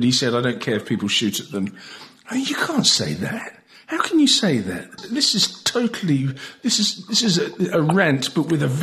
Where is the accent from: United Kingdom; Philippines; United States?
United Kingdom; even in my home country, Britain, you can't put a house near a river